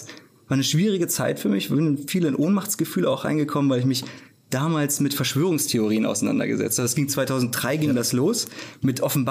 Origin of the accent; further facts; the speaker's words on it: Fulda, Hesse, Germany; Ich bin bei Fulda aufgewachsen, bin hier zur Schule gegangen